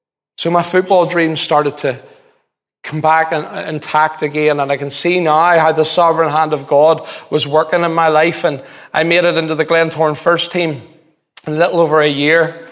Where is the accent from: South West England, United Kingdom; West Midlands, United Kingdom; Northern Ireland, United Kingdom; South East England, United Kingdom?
Northern Ireland, United Kingdom; Belfast; He said, "Where are you from?" I says, "East Belfast."